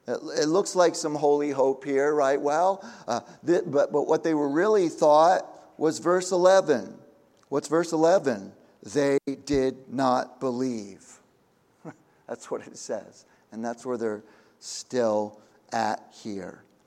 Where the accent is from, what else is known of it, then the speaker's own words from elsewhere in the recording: Florida, United States; I'm from Florida, and more than once I've had to learn the hard way that when I'm swimming out there in the ocean